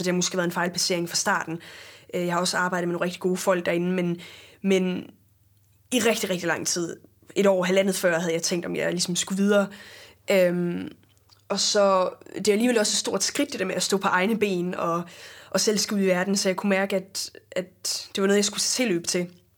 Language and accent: Danish; Mariager, North Denmark Region, Denmark; Urtekram ligger jo i Maja, som er min hjemby